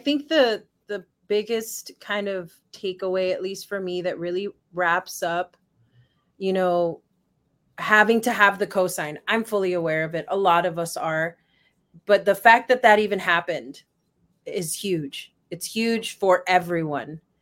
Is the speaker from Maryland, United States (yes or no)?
no; Brownsville, Texas, United States; I don't really give a shit because I come from Brownsville. Why am I going to care what you think of me? Like, you know, bro, I'm in the most southern tip of the United States.